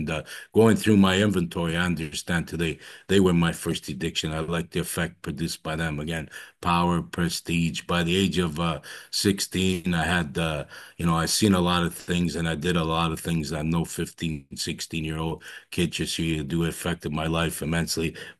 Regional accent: Toronto, Ontario, Canada; I grew up in the East End of Toronto. I'm the oldest of four kids. I grew up in an Italian family.

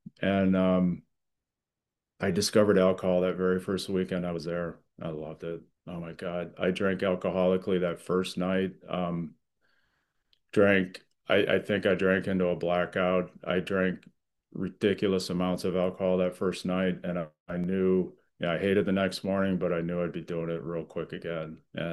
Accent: Lansing, Michigan, United States; I was born in Lansing, Michigan, and that's where I grew up. My father was a Korean War veteran, and he was a engineer at Oldsmobile in Lansing, Michigan.

